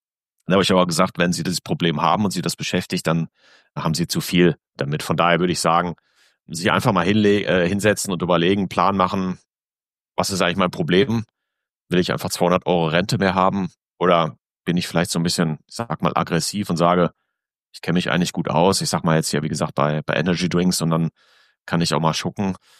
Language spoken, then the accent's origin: German; Germany; ich sage als Deutscher, als Europäer